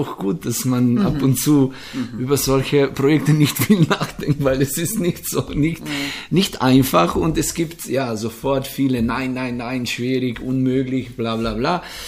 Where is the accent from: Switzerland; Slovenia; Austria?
Slovenia; Radlje ob Dravi, Carinthia; also born or lived in Paris, France; ich komme aus Radlje. Dann habe ich meine Mittelmusikschule in Maribor gemacht und dann mit 18 Jahren nach Graz gegangen. Habe ich in Graz studiert, habe ich, ja, sozusagen fast 10 Jahre war ich tätig in Graz.